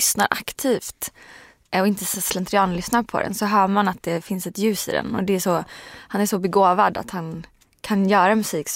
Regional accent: Stenungsund, Västra Götaland County, Sweden; Jag är från västkusten, från Stenungsund.

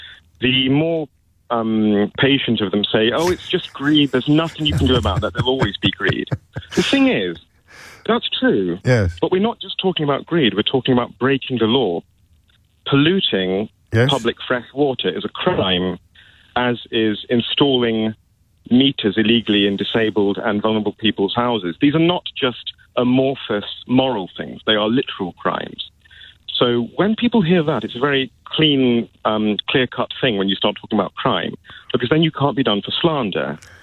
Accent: England, United Kingdom; I say this as an English person, but I think, and I say English as opposed to Scottish

